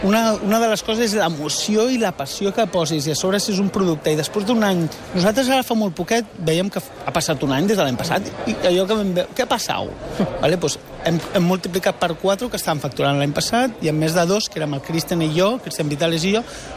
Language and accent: Catalan; Barcelona, Catalonia, Spain; Soc de Barcelona